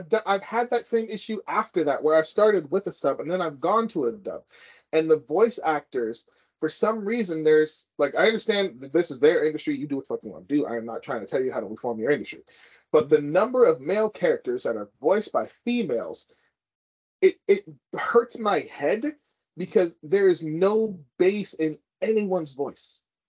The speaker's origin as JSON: {"language": "English", "region": "California", "country": "United States", "said": "So as a Californian versus the whole ass world, it's kind of like when we say hella."}